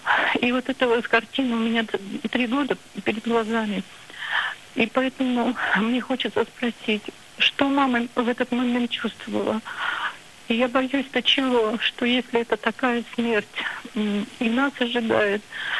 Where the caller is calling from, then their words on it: Chelyabinsk Oblast, Russia; Я звоню из Челябинской области.